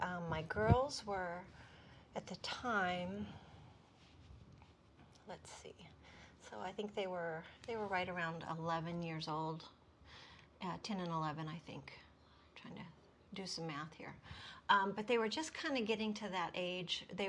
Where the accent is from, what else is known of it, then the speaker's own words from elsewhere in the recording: Bakersfield, California, United States; now in Olympia, United States; No, I did not. I grew up in Bakersfield, California.